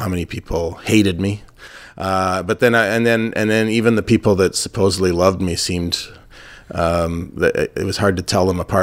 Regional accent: Winnipeg, Manitoba, Canada; I thought my obsession was my hometown of Winnipeg

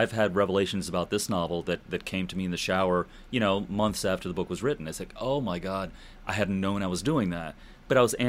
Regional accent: New York City, New York, United States; first language Czech; English is a second language; I grew up in a Czech ghetto in Queens, New York, for Christ's sake, right? So my first language was Czech. I didn't speak English until I was five

